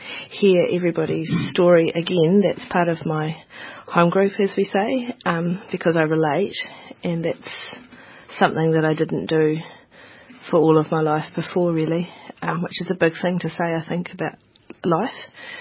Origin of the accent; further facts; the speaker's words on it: Hawke's Bay, New Zealand; and I grew up in Hawke's Bay.